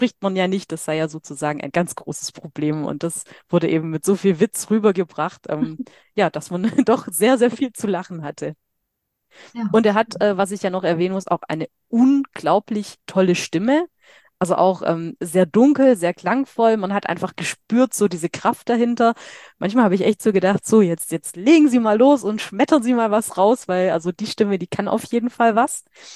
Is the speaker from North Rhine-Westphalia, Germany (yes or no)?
no; Stuttgart, Baden-Württemberg, Germany; Und was mich als Stuttgarterin natürlich sehr, sehr freut, ist sowieso, dass das Ganze bei uns stattgefunden hat.